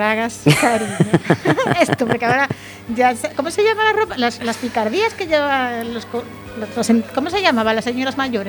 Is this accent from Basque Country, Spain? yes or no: no; Galicia, Spain; Yo vengo de Sada ahora mismo y soy de Los Baños.